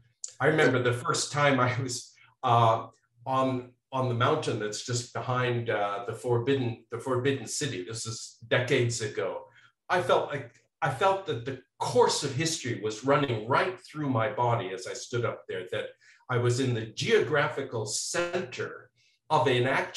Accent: Canada; I'm originally from Canada.

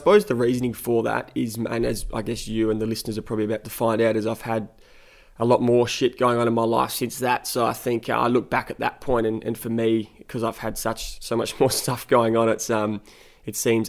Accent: Adelaide, South Australia, Australia; head back to my hometown in Adelaide and crack on with the treatment.

